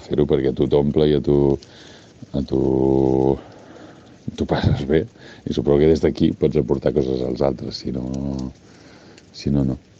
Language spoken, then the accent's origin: Catalan; Sabadell, Catalonia, Spain; sóc fill de Sabadell